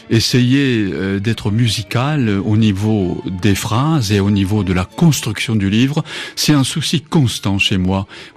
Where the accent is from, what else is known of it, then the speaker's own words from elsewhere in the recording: Japan; first language Japanese; French is a second language; la langue japonaise, c'est ma langue d'origine, ma langue maternelle, il n'y a pas de doute.